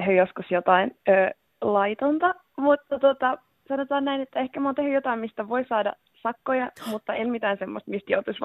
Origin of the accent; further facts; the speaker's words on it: Helsinki, Uusimaa, Finland; Mä oon ihan Helsingistä kotoisin. Mä oon Koskelassa kasvanut.